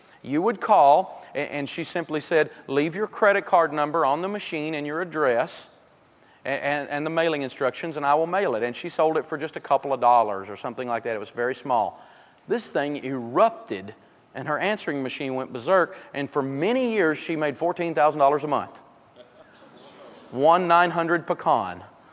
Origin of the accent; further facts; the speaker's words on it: the South, United States; Now, I'm from the South, and I like pecan pie.